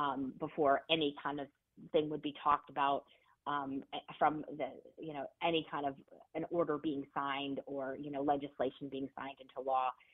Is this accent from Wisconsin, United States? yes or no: no; Scranton, Pennsylvania, United States; remember, I'm from Scranton, Pennsylvania, so I'm going to be up in Lackawanna doing door knocks.